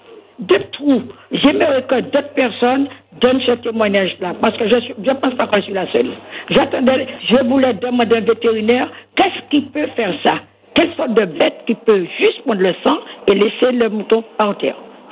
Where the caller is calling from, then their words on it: Ducos, Martinique; Oui, et je suis de Ducos. J'appelle pour demander quelque chose.